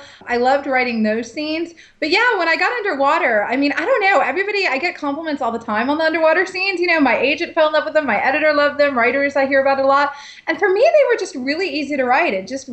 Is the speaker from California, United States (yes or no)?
yes; Poway, California, United States; I grew up in Poway in Rancho Bernardo area. I went to Poway High School.